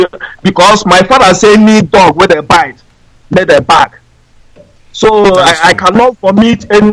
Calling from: Ukraine; And I'm calling from Ukraine.

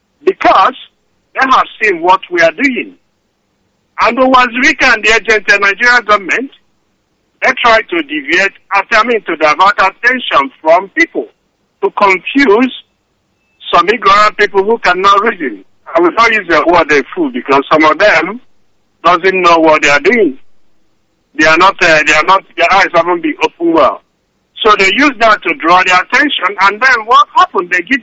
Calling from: Australia; I'm coming from Australia.

